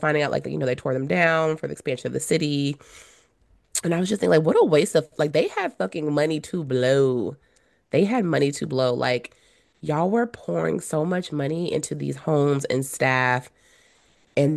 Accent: the South, United States; I think growing up in the South, they drill into our head like that period of time being like antebellum and plantations

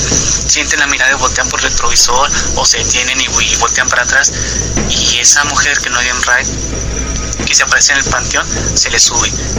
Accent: Parral, Chihuahua, Mexico; Soy de Parral, Chihuahua

